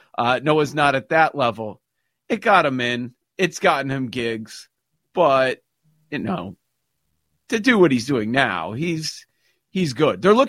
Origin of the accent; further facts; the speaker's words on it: Chicago, Illinois, United States; So we grew up in Chicago. Jordan's it. Jordan's everything.